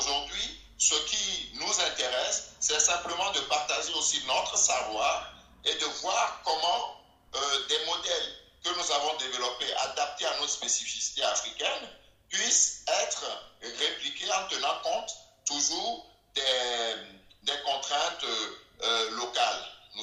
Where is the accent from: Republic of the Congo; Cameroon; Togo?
Togo; now in France; je fais quelque chose dans mon pays d'origine pour soutenir mon business. Mais c'est quand j'ai été au creux de la vague, que j'ai tout perdu au Togo